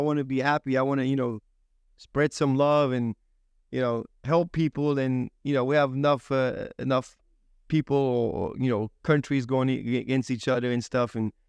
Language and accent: English; Luxembourg; also born or lived in Czechoslovakia; I was born in the Czechoslovakia, and then in 85, when I was four, we came to Luxembourg, and obviously Luxembourg is a richer country and just way more options.